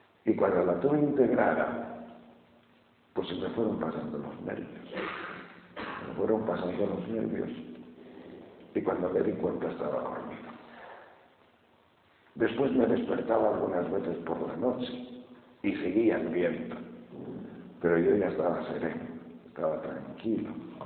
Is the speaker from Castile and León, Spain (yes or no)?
yes; León, Castile and León, Spain; Pero yo que soy de León, las montañas de León, tierra de pastores y transhumancia